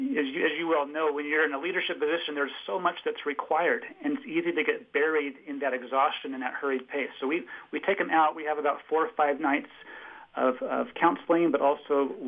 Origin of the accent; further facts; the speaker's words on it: Long Beach, California, United States; I grew up in Southern California, in Long Beach. The salt water is close to my heart.